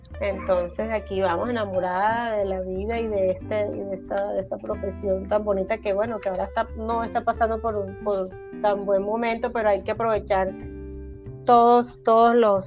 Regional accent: Colombia; soy colombiana, agente inmobiliaria de hace ya varios años

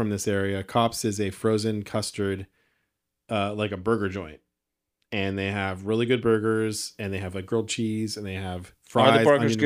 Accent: United States; Yeah, yeah. I'm American, so...

